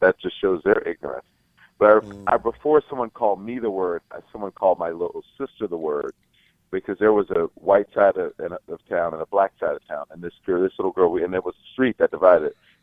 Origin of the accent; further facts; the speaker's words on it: the South, United States; Listen, I grew up in the South where people would call you that and they meant it.